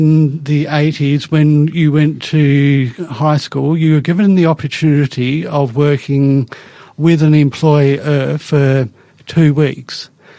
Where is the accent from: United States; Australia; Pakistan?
Australia; Perth, Western Australia; I was born in Western Australia, in Perth, in King Edward Memorial Hospital. I grew up on a farm just down in the southwest corner of Western Australia